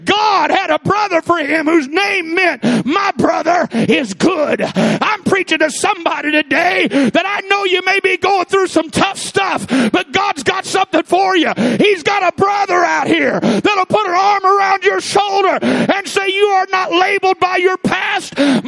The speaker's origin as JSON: {"language": "English", "region": "Illinois", "country": "United States", "tie": "born or raised there", "said": "Now, I grew up in the Midwest. I'm from Southern Illinois."}